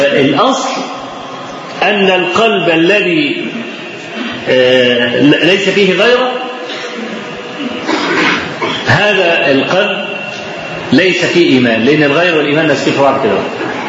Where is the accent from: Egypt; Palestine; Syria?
Egypt; Kafr El Sheikh, Kafr El Sheikh Governorate; وزعلانين جدا جدا ان عندنا في كفر الشيخ